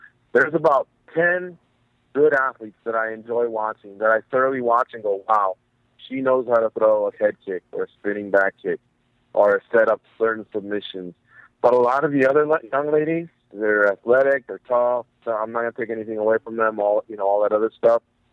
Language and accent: English; California, United States; And L.A.'s where I'm from, man. I'm from Southern California, Orange County.